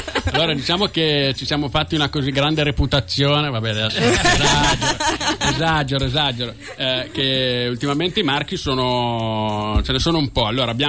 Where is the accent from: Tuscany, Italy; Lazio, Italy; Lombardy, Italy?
Lombardy, Italy; Milan; Io sono milanese, ma un po' di mantovano ormai l'ho imparato.